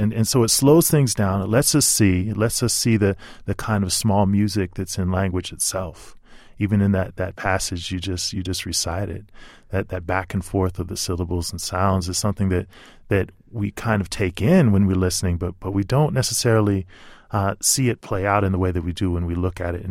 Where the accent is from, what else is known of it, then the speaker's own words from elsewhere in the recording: Salt Lake City, Utah, United States; I grew up in Salt Lake City, Utah. Again, probably one of the least hip-hop places imaginable.